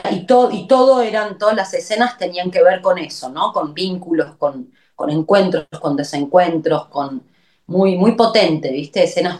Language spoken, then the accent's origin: Spanish; Córdoba, Argentina; moved away as an adult; yo llegué de Córdoba a los 20 años y bueno, hace ya 20 años que estoy acá